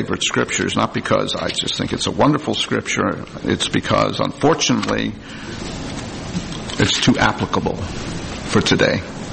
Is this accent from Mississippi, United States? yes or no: no; New Jersey, United States; I can remember this story, because I'm from New Jersey and far across the river from part of New York City, so we always got the news from New York.